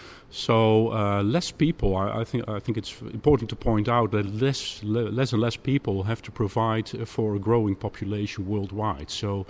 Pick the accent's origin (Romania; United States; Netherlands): Netherlands; Well, I'm from the Netherlands, where we have a lot of greenhouse industry